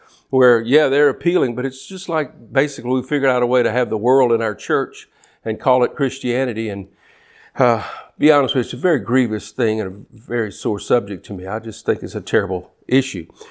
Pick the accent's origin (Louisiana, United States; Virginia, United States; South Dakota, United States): Louisiana, United States; Baton Rouge; of course, we're from the Baton Rouge area, and it was a huge effect.